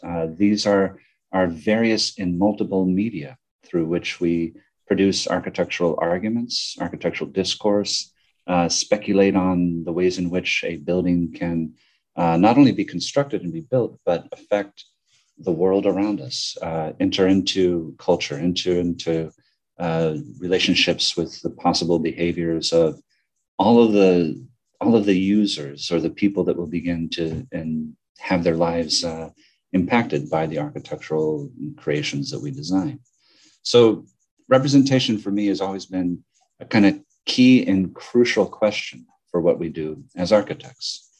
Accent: Los Angeles, California, United States; now in New York, United States; And I'm originally from California, from Los Angeles, but I've been here in New York for almost 20 years. So it's my adopted home.

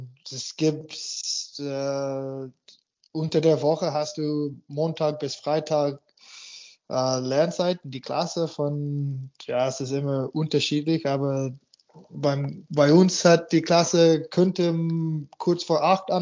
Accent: Canada; now in Germany; Ja, ich bin in Kanada aufgewachsen

